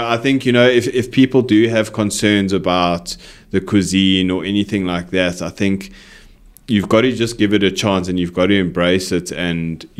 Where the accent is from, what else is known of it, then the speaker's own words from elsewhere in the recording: South Africa; typically, being a South African, I'm not big into Indian cuisine.